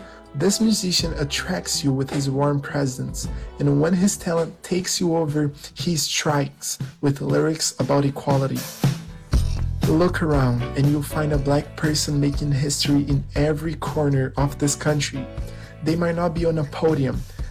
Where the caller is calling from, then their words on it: Melbourne, Florida, United States; I'm speaking from Melbourne, Florida.